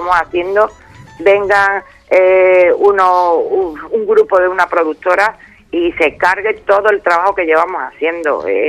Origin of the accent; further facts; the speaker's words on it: Spain; somos ciudadanos y ciudadanas de pleno derecho porque somos españoles y españolas